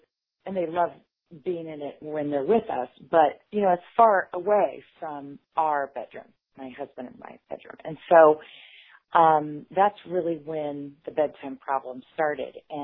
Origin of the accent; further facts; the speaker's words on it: Kansas, United States; now in West Chester, United States; So, yeah, I'm actually in Westchester, Pennsylvania, but I'm from Kansas.